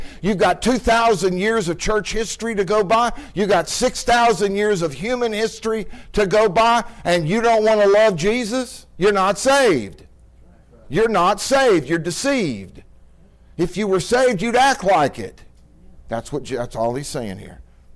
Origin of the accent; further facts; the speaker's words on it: Texas, United States; No, any more than I'm from Texas.